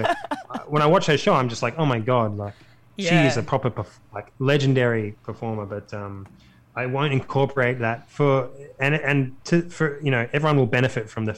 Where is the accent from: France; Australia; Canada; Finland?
Australia; accent: Australian; people can understand my Australian accent